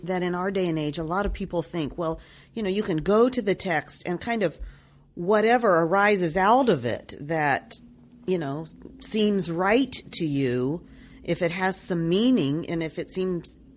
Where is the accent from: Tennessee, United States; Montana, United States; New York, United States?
Tennessee, United States; Nashville; I come from Nashville, Tennessee.